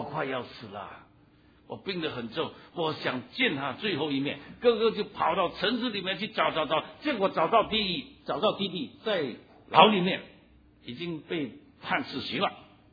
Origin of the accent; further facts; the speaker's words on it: Fujian, China; 我是福建人，开口就是粗话，结尾又是粗话，很厉害的。